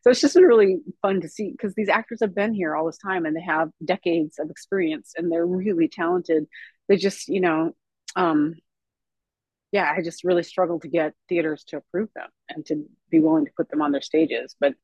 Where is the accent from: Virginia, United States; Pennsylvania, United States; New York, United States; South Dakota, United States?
South Dakota, United States; growing up in South Dakota, I grew up in a time that was called the Era of Reconciliation with Governor George Nicholson